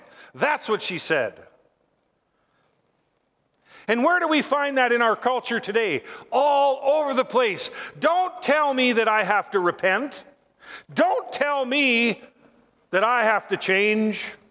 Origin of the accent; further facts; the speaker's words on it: Iron River, Michigan, United States; And a man from my hometown, who I know, was at the Olympics, and he won the gold medal with her from Iron River, Michigan.